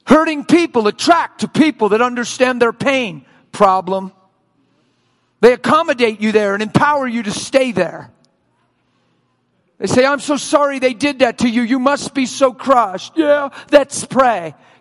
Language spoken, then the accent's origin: English; United States; I'm from America, so I say we've been Americanized.